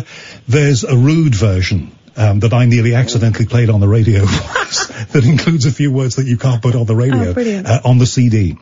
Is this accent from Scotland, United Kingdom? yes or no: no; North West England, United Kingdom; I grew up in the North West, and although Liverpool is like a separate country from the rest of the North West